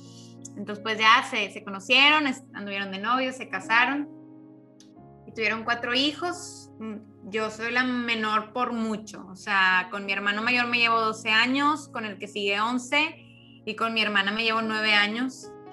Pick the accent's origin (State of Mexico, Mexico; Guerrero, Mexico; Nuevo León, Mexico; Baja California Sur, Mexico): Nuevo León, Mexico; Monterrey; Pues yo soy la menor de una familia de 4. Soy mexicana, nací aquí en Monterrey, Nuevo León.